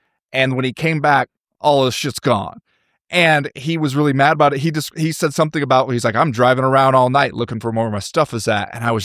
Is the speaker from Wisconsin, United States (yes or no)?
no; California, United States; Yeah. I grew up in the Inland Empire. Yeah. And when I graduated high school, I went to work at a trucking dock in Fontana